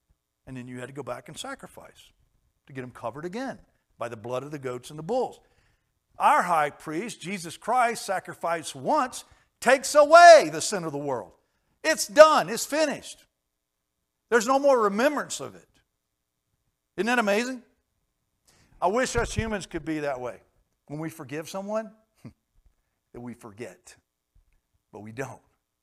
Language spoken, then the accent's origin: English; Washington, United States; I can still go back to my hometown in Washington.